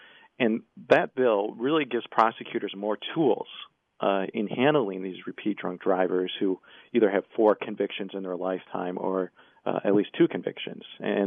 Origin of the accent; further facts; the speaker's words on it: Wisconsin, United States; And, you know, I'm from Wisconsin. I get told every time I come back there